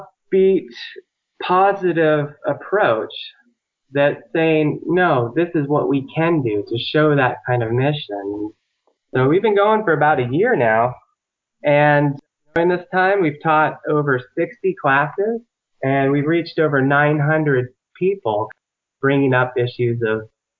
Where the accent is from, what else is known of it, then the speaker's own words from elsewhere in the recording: San Diego, California, United States; Growing up in San Diego, when I wanted to learn about sustainability, permaculture, natural building, I had to go out somewhere else to learn these types of things.